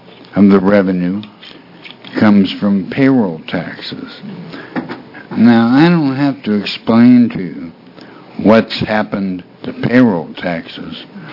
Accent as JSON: {"language": "English", "town": "Eugene", "region": "Oregon", "country": "United States", "said": "I'm from Eugene."}